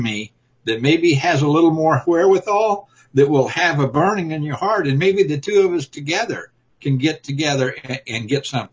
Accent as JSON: {"language": "English", "region": "Texas", "country": "United States", "lives_now": "Myrtle Beach, United States", "said": "That's my home state, but I've been transplanted to the East Coast."}